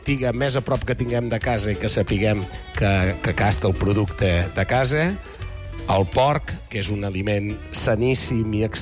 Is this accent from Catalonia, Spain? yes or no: yes; Valls, Catalonia, Spain; Soc de Valls i me n'hi han recordat dels de Reus, eh?